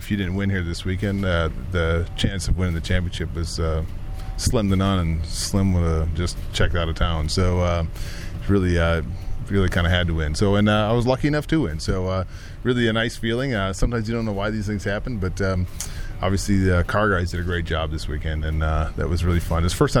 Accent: Minnesota, United States; and I told him I'm from Minnesota. We don't know how to wear cowboy hats.

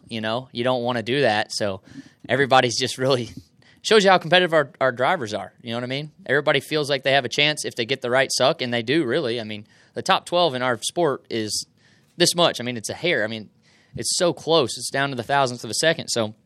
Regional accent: Carolina, United States; I'm a Carolina boy from Carolina. I'm not choosing Carolina. I'm from Carolina.

